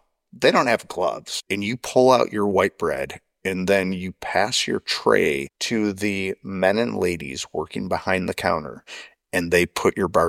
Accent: Chicago, Illinois, United States; Four games in my hometown, the Windy City, against the Chicago White Sox.

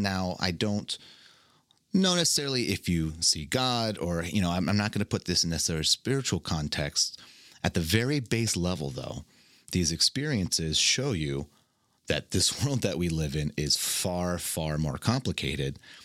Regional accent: Ohio, United States; now in Denver, United States; Growing up in Ohio, I then went to college at Kent State, where I got my economics degree. After college, I moved out to Denver

